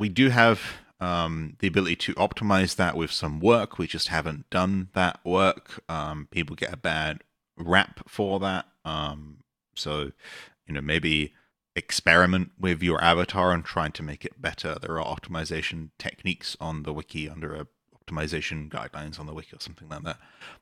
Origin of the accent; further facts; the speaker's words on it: United Kingdom; A good example, which I always go for, and I don't know if it's just me being British or something, is why do like loads of people just have guns on their avatar?